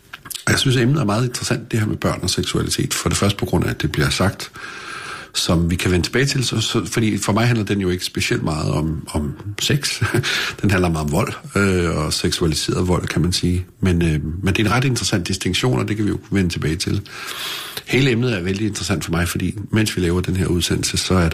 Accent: Holbæk, Zealand, Denmark; Jeg er, 45 år gammel, og jeg er vokset op i Holbæk i sådan en meget traditionel familie.

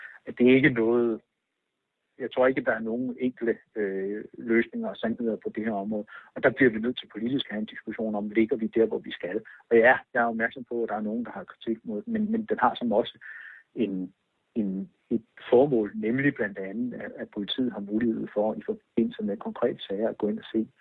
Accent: Germany; Danish is a second language; Men jeg vil da som tysker også sige, at det er da noget mærkeligt noget.

